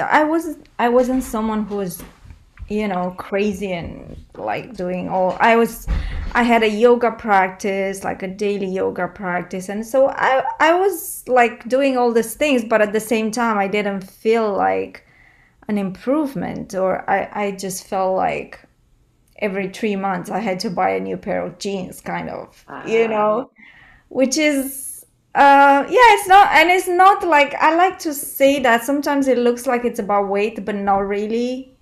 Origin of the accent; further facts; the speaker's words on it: Romania; also born or lived in Dallas / Dubai / France; now in Denmark; So I'm from Romania. Now I live in Denmark. But I started Creative in My Kitchen while living in Dallas, Texas.